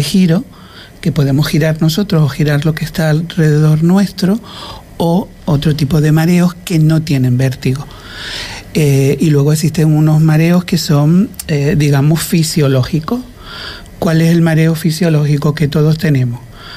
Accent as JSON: {"language": "Spanish", "town": "Toto", "region": "Canary Islands", "country": "Spain", "tie": "born or raised there", "also_born_or_lived": "Tenerife", "said": "Y bueno, pero Toto es mi pueblo. Y Fuerteventura, mi isla, yo soy majorero, aunque haya estado más tiempo en Tenerife que aquí."}